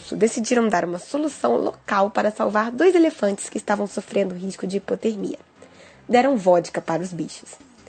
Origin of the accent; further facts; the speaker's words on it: Rio de Janeiro, Brazil; now in São Paulo, Brazil; carioca que fala de ciência em São Paulo.